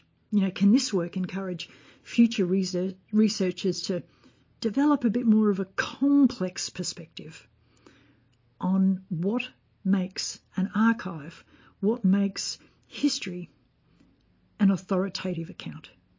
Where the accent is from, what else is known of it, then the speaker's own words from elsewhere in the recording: Australia; as an Australian researcher, that's all readily available to me.